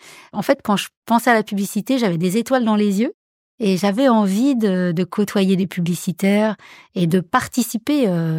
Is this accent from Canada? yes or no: no; Chalon-sur-Saône, Bourgogne-Franche-Comté, France; born there; Moi, je suis née en Bourgogne, à Chalon-sur-Saône, et j'ai fait mes études à Dijon.